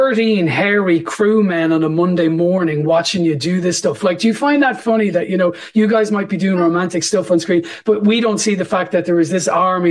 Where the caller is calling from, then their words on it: Dublin, Leinster, Ireland; I am in from Dublin, Ireland.